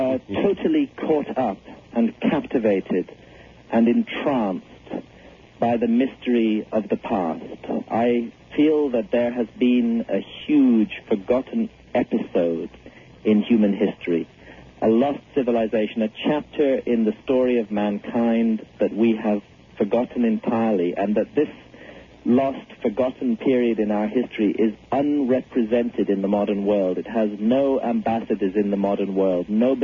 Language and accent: English; South India, India; also born or lived in Edinburgh / North of England; now in United Kingdom; I lived in India as a child. My father is a medical doctor, and we lived in southern India. I went to university in the north of England